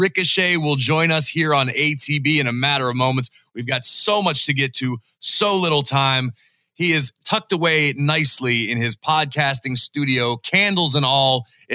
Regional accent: Pittsburgh, Pennsylvania, United States; in my hometown, the Steel City, the most amazing city in all of our 50 states.

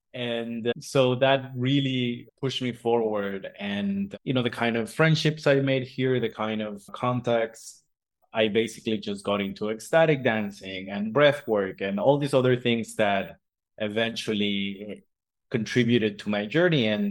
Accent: Mexico; I'm originally from Mexico.

